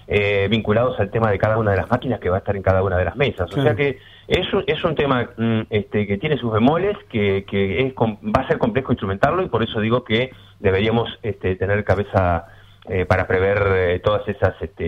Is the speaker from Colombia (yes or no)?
no; Argentina; como buenos argentinos que nos conocemos